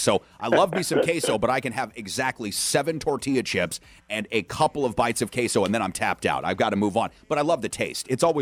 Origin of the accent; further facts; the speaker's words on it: California, United States; also born or lived in Nevada; I mean, I grew up in California, Nevada, just like you did, and queso dip out west.